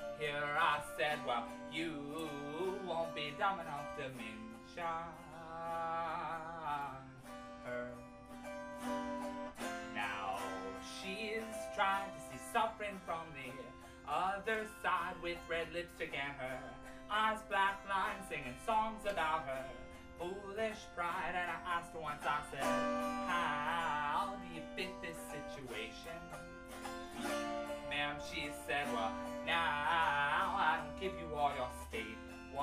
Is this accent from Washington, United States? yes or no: yes; Olympia, Washington, United States; I'm from Olympia, Washington, most recently.